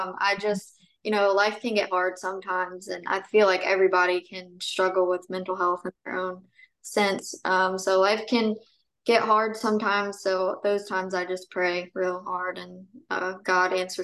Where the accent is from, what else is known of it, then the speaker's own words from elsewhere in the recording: Virginia, United States; Yeah, so I grew up in Virginia. My parents had a bluegrass band growing up, so that's kind of what stemmed my love for country music.